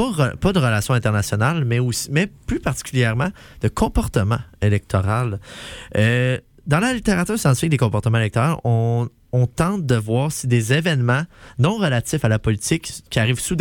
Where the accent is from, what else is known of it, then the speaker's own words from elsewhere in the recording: Quebec, Canada; je suis québécois